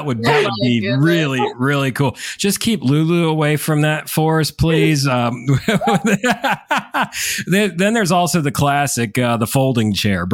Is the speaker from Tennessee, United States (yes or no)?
no; Connecticut, United States; Oh, I grew up in Connecticut, and there were times I'd go back up for spring break in April, and there was still snow on the ground